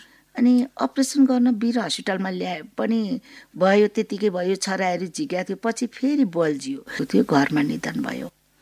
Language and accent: Nepali; Rattamai, Koshi Province, Nepal; born there; र मेरो जन्म रत्तमाई नगरपालिकामा भएको हो, मोरङ।